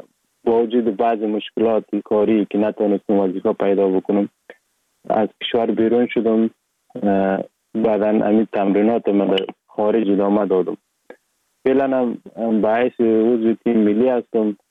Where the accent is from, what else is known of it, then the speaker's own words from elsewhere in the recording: Sheberghan, Jowzjan, Afghanistan; also born or lived in Sar-e Pol; اصلا زاده ولایت سرپل هستم، در ولایت جوزجان کلان شدیم. تحصیلات ما، مکتب ما، همه چیز ما در ولایت جوزجان خواندیم. اصلا کورش هم در دوران طفولیت از اون ولایت جوزجان شروع کردم. ولایت جوزجان شهر شبرغان، قریه به نام قریه پیرمزید.